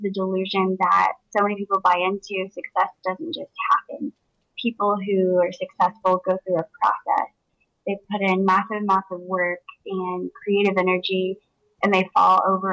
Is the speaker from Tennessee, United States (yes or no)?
no; Midland, Texas, United States; also born or lived in Winter Park; now in Dallas, United States; I was born in Florida, and I grew up in West Texas, small town, Midland. And I've been in Dallas for about 16 years now.